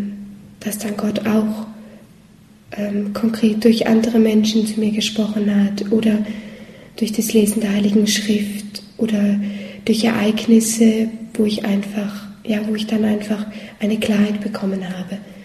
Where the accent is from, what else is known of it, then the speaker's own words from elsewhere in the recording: North Rhine-Westphalia, Germany; moved away as an adult; now in Zug, Switzerland; Ich bin 23. Ich bin im Moment auch die Jüngste hier in Zug. Ich komme eben aus Deutschland. Bin dort in der Nähe von Düsseldorf aufgewachsen. Ich bin in einer katholisch praktizierenden Familie aufgewachsen.